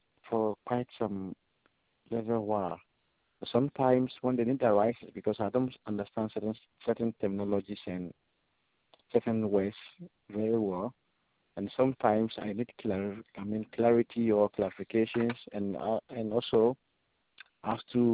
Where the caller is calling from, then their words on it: Ghana; I'm speaking from Ghana.